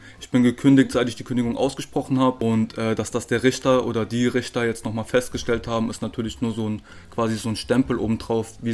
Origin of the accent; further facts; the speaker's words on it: Saarland, Germany; now in Cologne, Germany; Ich komme eigentlich aus dem Saarland, aus einem kleinen Dorf, da wohnt auch noch meine Familie, meine Freunde sind auch alle dort noch. Ich bin dann nach Köln gezogen, ins belgische Viertel